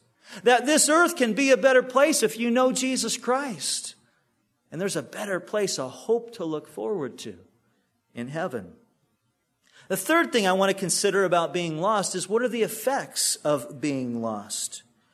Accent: California, United States; When I was growing up in Orange County, my parents had this rule that my brother and I, that we could, you know, we could ride our bikes and skateboard

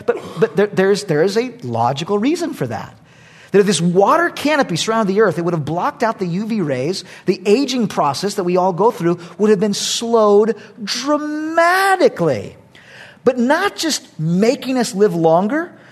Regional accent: California, United States; now in Texas, United States; When I first moved to Texas, my neighbor was an ardent libertarian. And he finds out I'm from California, so he's very nervous right off the bat.

